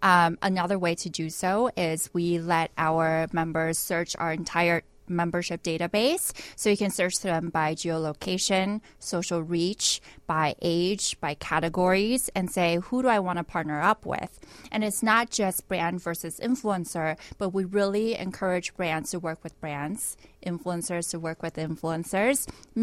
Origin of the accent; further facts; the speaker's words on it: California, United States; also born or lived in Taiwan / New York; now in Chicago, United States; So, California, Taiwan, New York, and now Chicago.